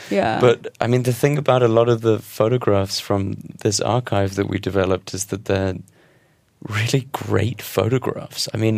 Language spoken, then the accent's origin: English; New York, United States; just growing up in New York